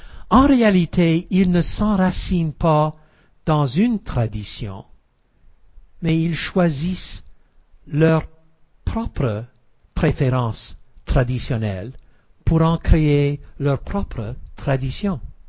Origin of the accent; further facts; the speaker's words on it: Canada; Je suis baptiste. Qu'est-ce que je peux dire? Je suis Canadien.